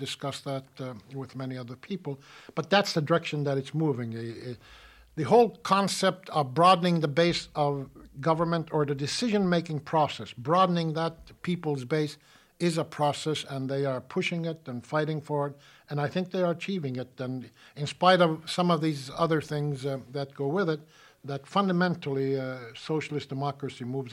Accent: United States; I'm an American, and I want to make the United States as fine a place as there is.

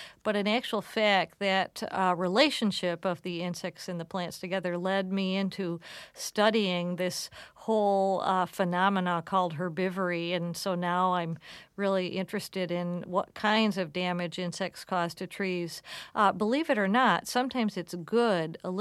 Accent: United States; I now appreciate that I grew up in America

